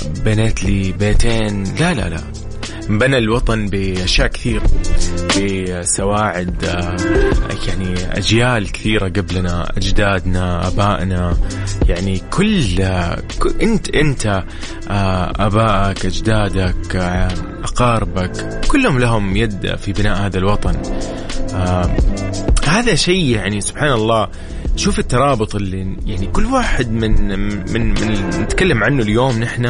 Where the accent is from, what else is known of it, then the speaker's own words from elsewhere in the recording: Saudi Arabia; بالنسبة لنا نحن كسعوديين، أكيد يوم استثنائي صراحة